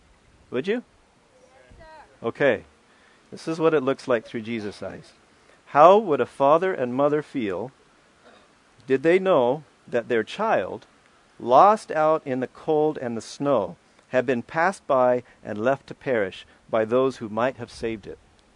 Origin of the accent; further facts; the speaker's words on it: Tennessee, United States; Sorry, I'm from Tennessee. I said you all.